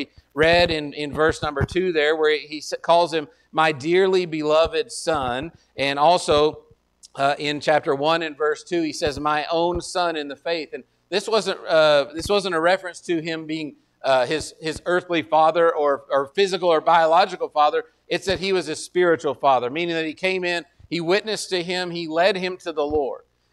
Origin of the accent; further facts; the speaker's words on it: Texas, United States; because that's what it looks like to me as a Texan